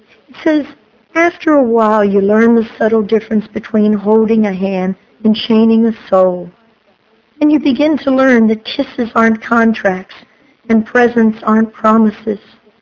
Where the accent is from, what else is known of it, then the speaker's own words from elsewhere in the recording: Florida, United States; I said, you don't know me, but I'm an alcoholic from Florida, and I'm going to come in Indiana